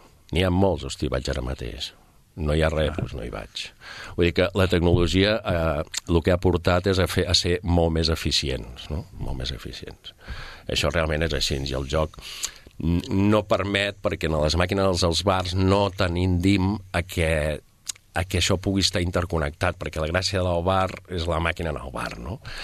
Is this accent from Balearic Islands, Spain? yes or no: no; Terrassa, Catalonia, Spain; però sóc terrassenc, no tinc res a veure amb Sabadell, i sóc de Terrassa.